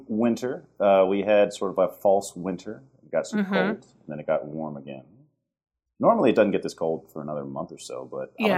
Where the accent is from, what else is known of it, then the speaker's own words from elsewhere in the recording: Ashburn, Virginia, United States; when I first started college, I would tell people I'm from Ashburn. They had no idea where that was.